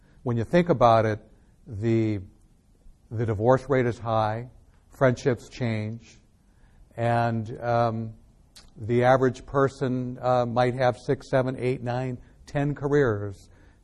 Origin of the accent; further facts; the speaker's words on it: San Francisco, California, United States; First of all, I grew up here. I grew up in San Francisco. And I never, unlike a lot of kids today, I never had actually left California